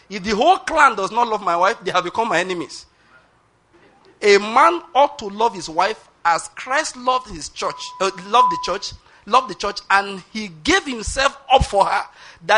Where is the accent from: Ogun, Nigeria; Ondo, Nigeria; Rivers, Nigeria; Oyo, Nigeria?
Ondo, Nigeria; I realize that my wife is from Delta State and I'm from Ondo State.